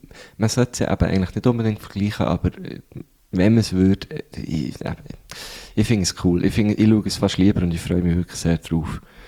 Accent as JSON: {"language": "German", "town": "Thun", "region": "Bern", "country": "Switzerland", "tie": "born or raised there", "said": "wäre schon mal so ein EM-Spiel in meiner Heimatstadt."}